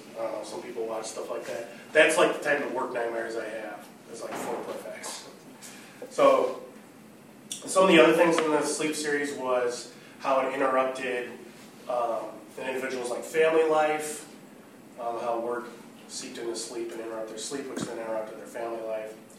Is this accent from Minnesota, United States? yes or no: yes; Minneapolis, Minnesota, United States; from Minneapolis. I'm in the Twin Cities Industrial Workers of the World